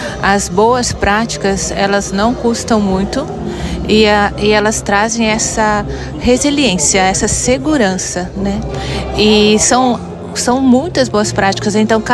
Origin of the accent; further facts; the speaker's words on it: Panambi, Rio Grande do Sul, Brazil; born there; moved away; eu nasci em Panambi, mas há 45 anos a gente já saiu de Panambi e a gente foi para o Cerrado. E aí eu vim do Cerrado